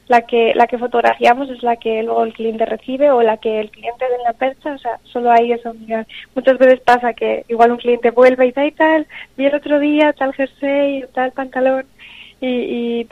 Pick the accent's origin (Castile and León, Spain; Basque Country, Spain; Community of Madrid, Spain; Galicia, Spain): Basque Country, Spain; Bilbao; nosotros somos de Bilbao, yo y mi pareja